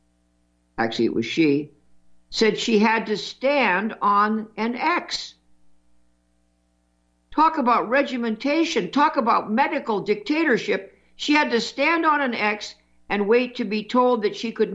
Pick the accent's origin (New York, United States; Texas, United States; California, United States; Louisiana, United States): California, United States; California is shut down. I grew up in California. I can't believe it.